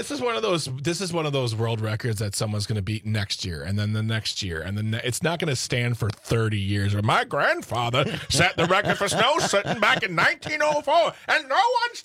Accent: United States; As an American, I'm quitting before I start.

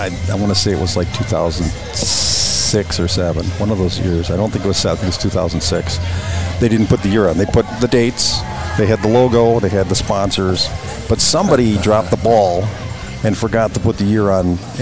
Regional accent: Cudahy, Wisconsin, United States; Originally from Cudahy, Wisconsin.

